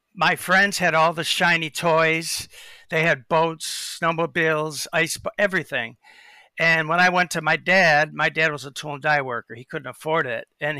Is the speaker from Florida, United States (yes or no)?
no; Harrison Township, Michigan, United States; I grew up in Harrison Township, Michigan.